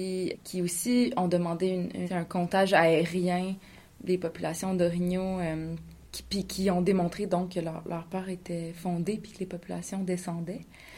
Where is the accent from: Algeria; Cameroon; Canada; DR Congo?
Canada; Quebec; Par chez moi, je viens de la Haute-Outaouais, il y a comme vraiment moins d'orignaux.